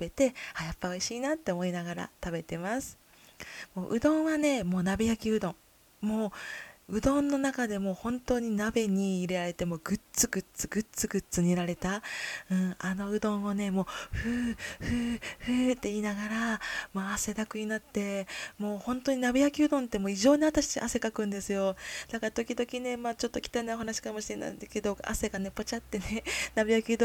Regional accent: Kyoto, Japan; accent: Kyoto dialect; 私の出身地は京都です。いつも、こういうお仕事をしているので標準語ばかりお話しすることが多いんですが、せっかく生まれ育った京都大好きだし

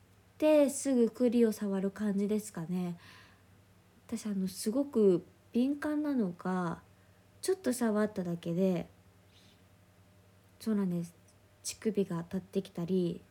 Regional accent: Osaka, Japan; 出身地は大阪で、新人声優です。

